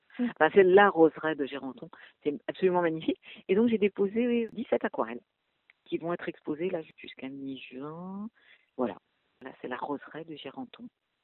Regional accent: Normandy, France; Parce que je suis originaire de Haute-Normandie

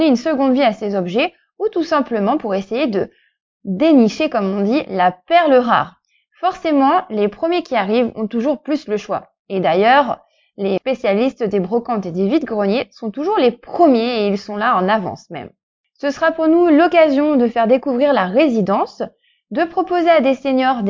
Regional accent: Hauts-de-France, France; Je viens moi-même du Nord

